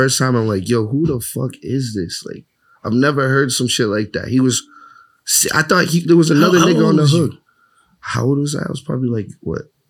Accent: Reading, Massachusetts, United States; also born or lived in Boston / Woburn / Lawrence; I was born in Boston. I lived in Woburn for a little bit and I went to high school in Reading. So, and then after high school, I lived in Lawrence for like 4 years and now I'm back in Reading.

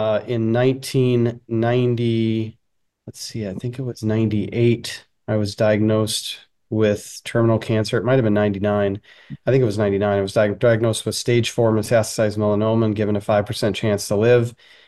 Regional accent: Pasco, Washington, United States; also born or lived in Los Angeles, California / Las Vegas; Yeah, so I was born in California, in LA, moved to briefly to Vegas for a couple of years, and then up to Washington State, where I've been most of my life. When I moved to Washington State, I moved to the southeast, a small town called Pasco

